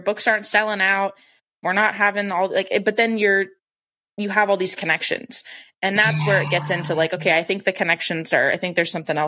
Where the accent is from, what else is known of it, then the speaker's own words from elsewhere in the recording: Washington, United States; because I grew up in Washington, which I think people on the podcast already know that.